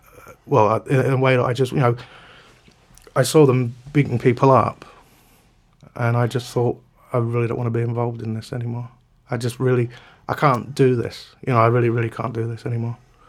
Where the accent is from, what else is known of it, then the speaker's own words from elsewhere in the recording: London, United Kingdom; Growing up in South East London with three brothers, living on a council estate